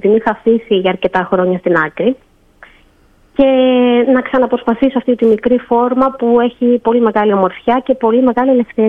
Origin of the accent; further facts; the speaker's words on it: Thessaloniki, Central Macedonia, Greece; also born or lived in Cyprus; Κατάγομαι από τη Θεσσαλονίκη και την Κύπρο.